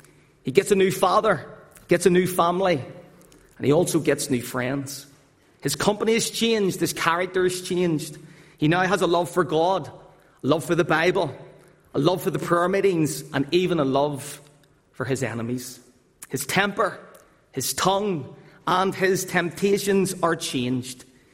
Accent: Belfast, Northern Ireland, United Kingdom; I'm from the Donegal Road area in Belfast. Live right beside Windsor Park.

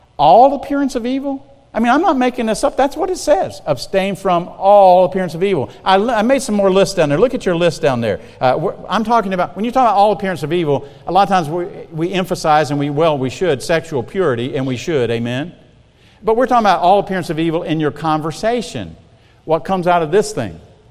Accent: South Carolina, United States; I come from South Carolina, we had a lot of ditches, I lived out in the country, dirt roads and stuff

